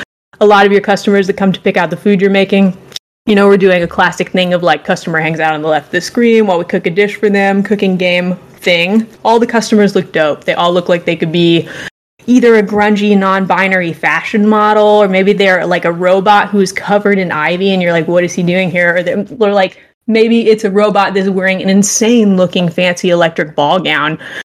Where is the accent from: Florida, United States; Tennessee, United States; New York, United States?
Florida, United States; I may be mispronouncing that. I am from Florida.